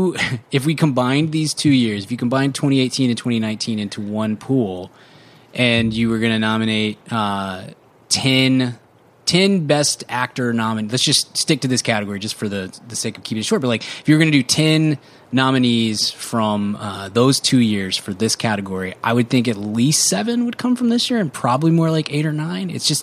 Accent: United States; I don't watch a ton of foreign films because I'm an American cretin

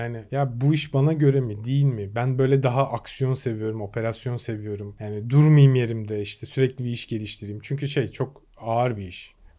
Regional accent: Kadıköy, Istanbul, Turkey; Ben İstanbul Kadıköy'de doğdum. Suadiye'de. Yaklaşık hatta 30 yaşına kadar da orada

